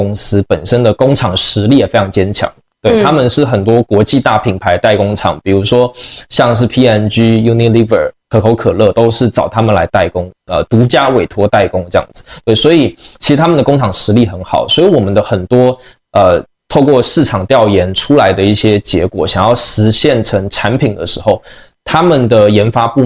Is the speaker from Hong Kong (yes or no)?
no; Taipei, Taiwan; now in Shenzhen, China; 对对对，土生土长，嫁干台湾郎